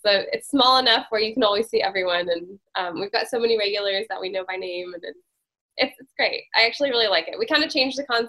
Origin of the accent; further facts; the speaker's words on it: Boulder, Colorado, United States; well, are you from New York? I was like, no, I'm from Boulder.